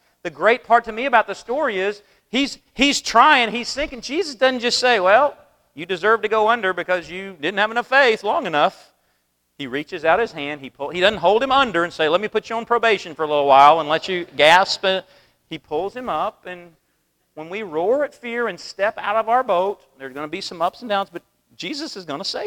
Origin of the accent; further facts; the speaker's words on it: the South, United States; Growing up in the South, religion's all around me